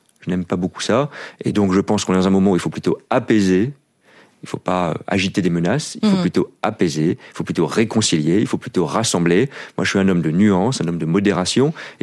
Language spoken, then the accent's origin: French; France; nous on est français